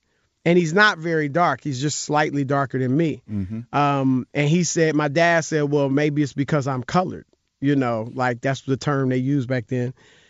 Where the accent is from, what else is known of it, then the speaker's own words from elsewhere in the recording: Cleveland, Ohio, United States; also born or lived in Cincinnati, Ohio / Indianapolis, Indiana / Syracuse, New York / Des Moines, Iowa; I grew up in the Midwest. I moved around a lot. I lived in Cincinnati, Ohio, Indianapolis, Indiana, Syracuse, New York, Des Moines, Iowa, and then Cleveland, Ohio. I finished high school in Cleveland.